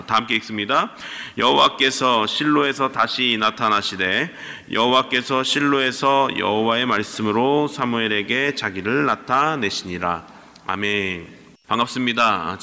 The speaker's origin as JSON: {"language": "Korean", "town": "Seogwipo", "region": "Jeju", "country": "South Korea", "lives_now": "New Jersey, United States", "said": "저는 대한민국 제주도에서 왔습니다. 네, 서귀포 제일 남단 한 가운데에서 왔어요."}